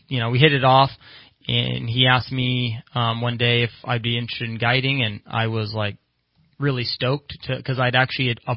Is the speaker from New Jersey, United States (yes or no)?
no; Palo Cedro, California, United States; I was raised up here in Palo Cedro, okay. And pretty much just got immersed in this whole outdoor lifestyle and love it up here.